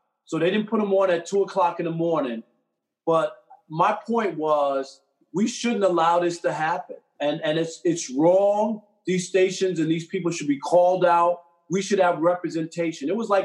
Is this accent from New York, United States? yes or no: yes; New York, United States; My friends thought I was crazy when I left New York, my hometown, covering the Knicks.